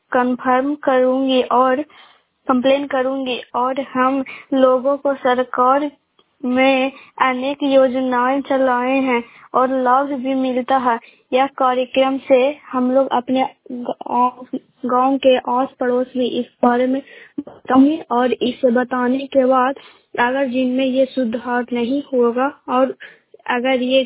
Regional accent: Saidanpur, India; और मैं सैदनपुर गांव की रहने वाली हूँ

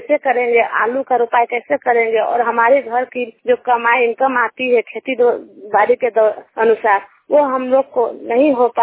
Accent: Jharkhand, India; झारखंड से। दोस्तों, मैं ग्रामीण क्षेत्र की रहने वाली हूँ।

